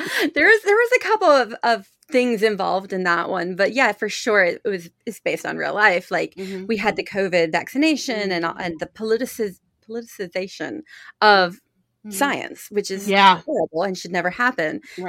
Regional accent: North Carolina, United States; because I'm from South, I'm from North Carolina, but like we understand South Carolina as well.

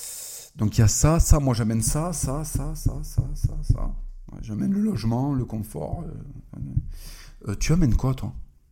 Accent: Toulouse, Occitanie, France; Donc j'avais passé les 2 derniers mois de l'année chez moi à Toulouse.

